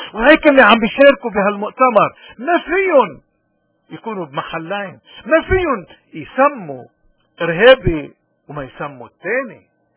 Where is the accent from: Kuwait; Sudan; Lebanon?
Lebanon; نحن من لبنان